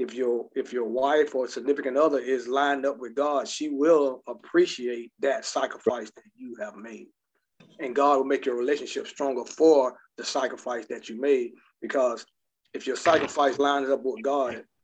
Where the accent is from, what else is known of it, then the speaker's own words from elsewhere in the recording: South Carolina, United States; now in Baltimore, United States; As everybody know, I came from South Carolina to Baltimore.